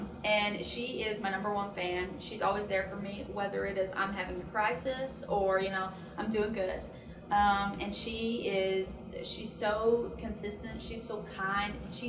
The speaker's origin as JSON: {"language": "English", "town": "Pikeville", "region": "Kentucky", "country": "United States", "said": "And I was like, well, I went to Beth Slane. I'm from the Pikeville area."}